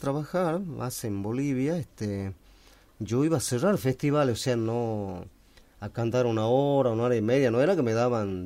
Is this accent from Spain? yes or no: no; Aguaray, Salta, Argentina; also born or lived in Tarija; Aguaray, que es mi pueblo, y uno más al año, olvídate, el resto es todo allá.